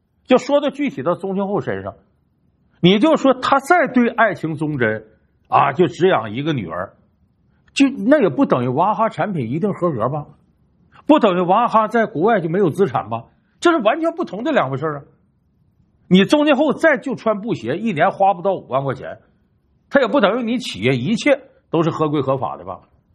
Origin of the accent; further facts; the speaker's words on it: China; 可是我们中国人呢往往有这个概念